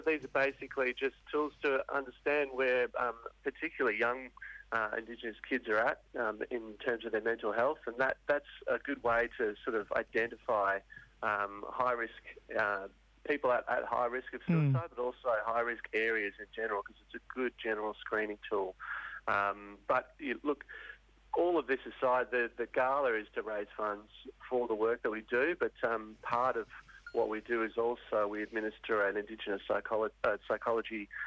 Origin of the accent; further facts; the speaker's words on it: Scotland, United Kingdom; now in Australia; from Scotland, but I'm sitting here on beautiful Noongar Boodja.